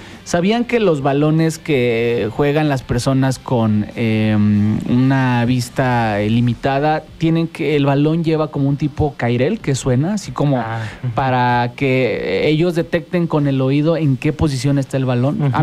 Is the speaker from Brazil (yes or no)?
no; Mexico; uno como mexicano pues espera, ¿no? Pues que se gane